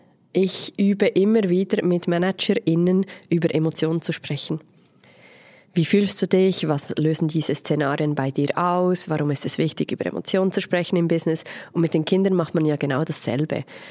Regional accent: Romanshorn, Thurgau, Switzerland; mein Heimatort ist Romanshorn.

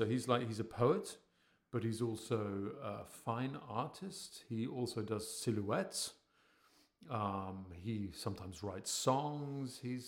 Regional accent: United Kingdom; now in Germany; I mean, obviously, being British, I do not speak Alsatian.

